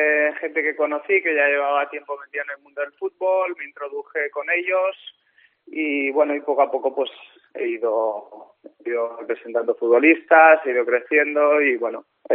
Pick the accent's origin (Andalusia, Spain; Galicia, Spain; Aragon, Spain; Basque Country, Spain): Aragon, Spain; Graus; now in Barcelona, Spain; Yo soy de Graus, toda mi familia es grausina, pero yo vivo en Barcelona, sí.